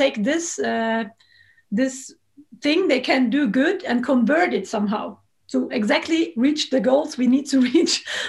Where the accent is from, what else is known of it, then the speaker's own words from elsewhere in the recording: Trentino-Alto Adige, Italy; first language German; English is a second language; Well, I live in Italy. I was born in Italy. It's the northern part. We normally speak German. So it was part of Austria before. Now it's part of Italy.